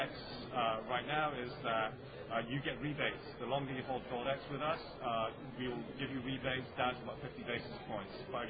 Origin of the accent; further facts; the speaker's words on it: Malaysia; I'm Malaysian.